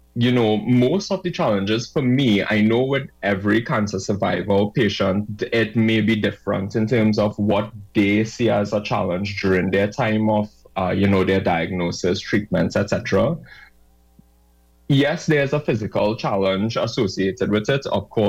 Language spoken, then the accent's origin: English; South Trinidad, Trinidad & Tobago; I'm 31 years old. I'm from South Trinidad. I currently reside in San Fernando.